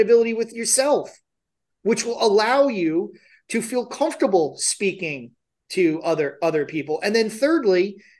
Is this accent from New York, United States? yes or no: yes; New York, United States; I use guys as gender neutral because I'm from New York.